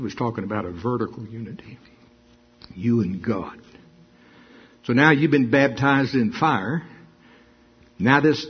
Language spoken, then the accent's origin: English; the South, United States; Y'all, I am from the South.